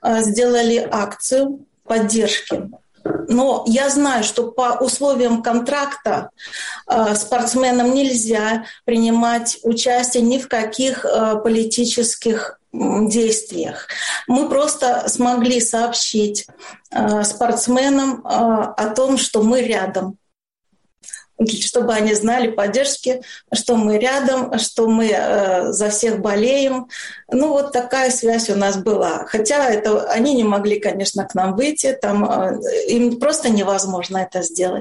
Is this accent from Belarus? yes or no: yes; Belarus; Мы знали, белорусы, что команда едет спортсменов